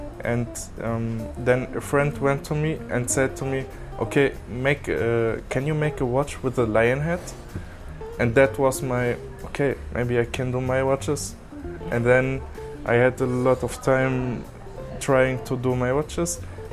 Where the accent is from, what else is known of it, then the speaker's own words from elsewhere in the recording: Berlin, Germany; English is a second language; I am from Berlin, so that was not so perfect for me. I went back to Berlin